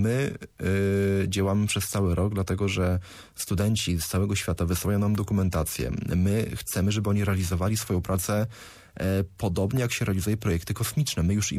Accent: Suwałki, Podlaskie Voivodeship, Poland; Suwałki, chociaż dlatego, że jestem z Suwałk, Suwałki gdzieś tam cały czas są na mojej drodze życiowej

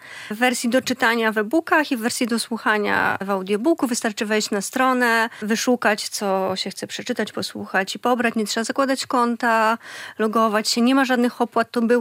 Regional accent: Zambrów, Podlaskie Voivodeship, Poland; Ja pochodzę z Zambrowa, czyli całkiem niedaleko Białegostoku i z przyjemnością tutaj wracam.

